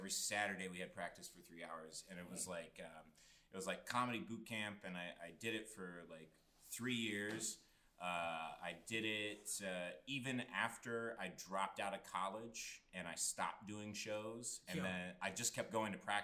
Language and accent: English; Normal, Illinois, United States; now in Chicago, United States; I am from Normal, Illinois. I got into improv when I was in college. I did stand up and improv in high school very, very sporadically, but it probably wasn't until I was out of high school until I got into it. And I moved to Chicago to pursue comedy.